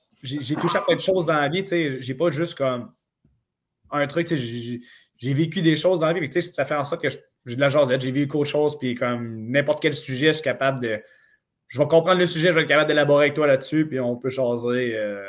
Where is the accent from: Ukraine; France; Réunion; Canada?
Canada; Rimouski, Quebec; Puis tu sais, je suis de Rimouski